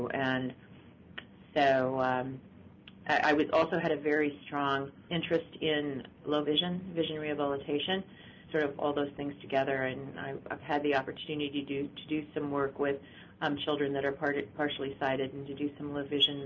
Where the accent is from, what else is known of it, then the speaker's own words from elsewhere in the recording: San Diego, California, United States; also born or lived in Yokohama, Japan; I grew up in, well, basically in San Diego, California, although I was a Navy brat. So I didn't really move out of the country all that much. I started school in Japan, in Yokohama, so spent a couple of years there